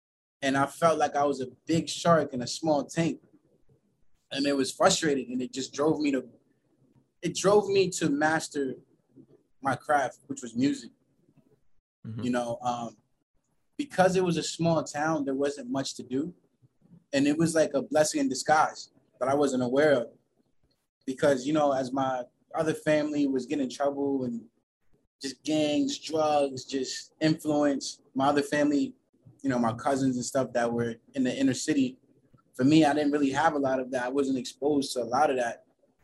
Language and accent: English; West Virginia, United States; I mean, growing up in West Virginia was very difficult, because I think that was the first time I really realized that my parents didn't have money.